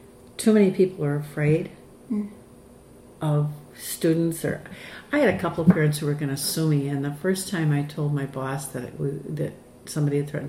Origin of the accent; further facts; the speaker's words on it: Chicago, Illinois, United States; I mean, I was raised in Chicago.